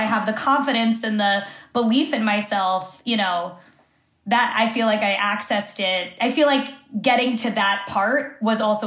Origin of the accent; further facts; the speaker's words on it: United States; And then I'm Cuban American and I grew up, Elena's mom is Cuban and, you know, she's Cañero Reed. But for me, it was flipped. My dad was born in Cuba.